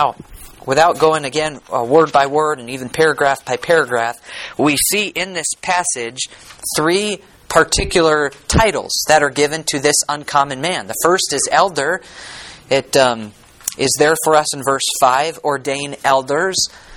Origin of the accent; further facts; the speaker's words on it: Concord, New Hampshire, United States; I grew up in Concord, New Hampshire, and sometime during my high school years, the Common Man Restaurant was built